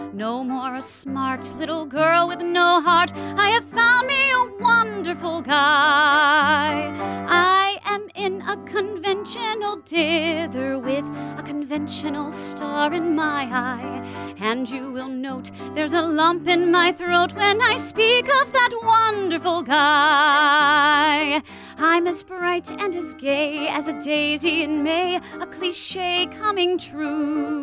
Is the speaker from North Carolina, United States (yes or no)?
yes; Winterville, North Carolina, United States; now in New York, United States; And hello, I'm from Winterville, North Carolina, and I moved to the big city of New York.